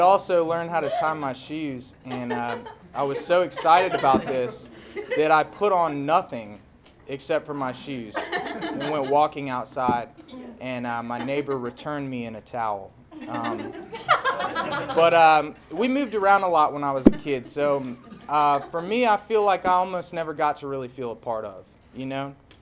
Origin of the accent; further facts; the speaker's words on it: Littleton, Colorado, United States; born there; I was born right outside of Denver, 1989. That makes me a 23-year-old mammal. I was born in Littleton, Colorado.